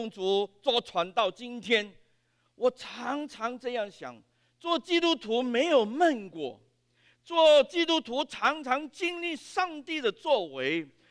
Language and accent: Chinese; China; 所以我们中国人很有福啊，因为我们中国人可以有两个新年